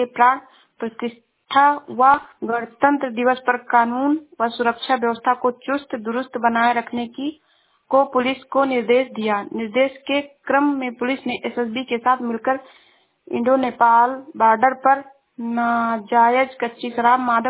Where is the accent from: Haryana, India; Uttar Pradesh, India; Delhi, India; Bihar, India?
Uttar Pradesh, India; Shravasti; मैं जिला श्रावस्ती से हूँ।